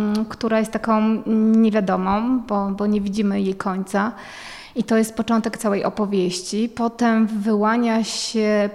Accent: Bielsko-Biała, Silesian Voivodeship, Poland; jest związana z Bielskiem, czyli z moim rodzinnym miastem.

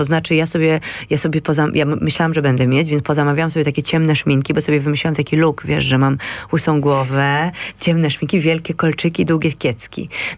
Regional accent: Katowice, Silesian Voivodeship, Poland; No ja pochodzę po prostu z 9. piętra katowickiego bloku, lata 80., 90., fajni rodzice.

